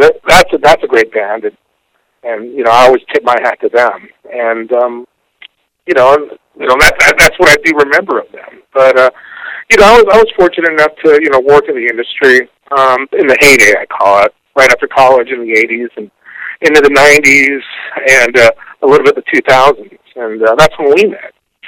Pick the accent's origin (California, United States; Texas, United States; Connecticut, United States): California, United States; Long Beach; And then I got turned on by the station in my hometown of Long Beach.